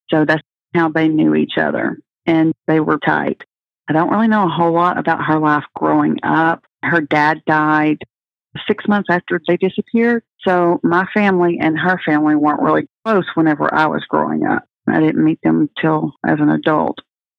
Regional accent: Texas, United States; They grew up in Fort Worth, and I grew up in Northeast Texas

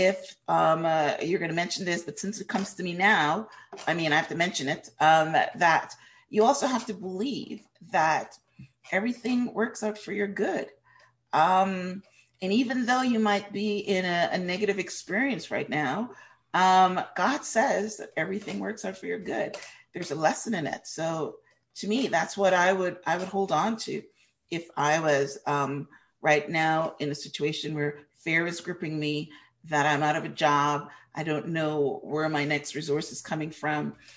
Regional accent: Canada; moved away as an adult; I had just moved to this country, and I had this irrational fear because I'm a Canadian. I'm not a citizen

